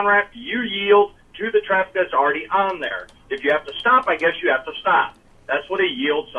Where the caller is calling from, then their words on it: Des Moines, Iowa, United States; Driving into Des Moines.